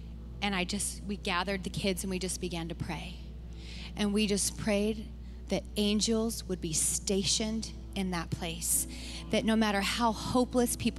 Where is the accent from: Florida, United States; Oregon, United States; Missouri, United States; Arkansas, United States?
Oregon, United States; moved away; So I'm originally from Oregon. I grew up building forts and fighting with sticks and playing in dirt.